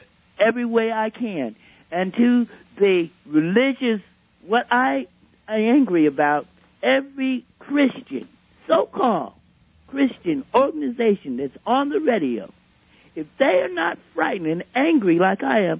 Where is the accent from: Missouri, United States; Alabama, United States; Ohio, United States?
Alabama, United States; I'm from Alabama, and I listened to one of the preachers had a rally